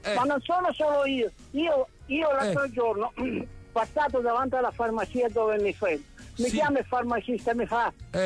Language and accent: Italian; Sicily, Italy; now in Santa Maria a Vico, Italy; Io sono siciliano trapiantato nel circondario di Napoli, sono di Santa Maria Amico.